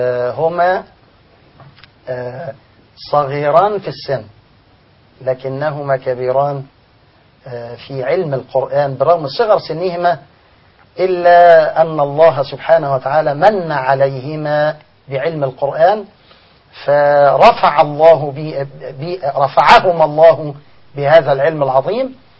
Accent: Egypt; احنا كمصريين بنقول بيوت ولا بيوت؟

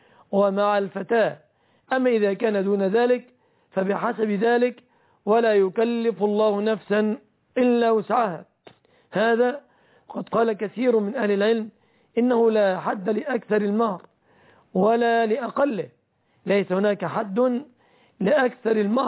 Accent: Egypt; فيعلم أننا في بلادنا مصر غالب الصداق يتمثل في الآتي،

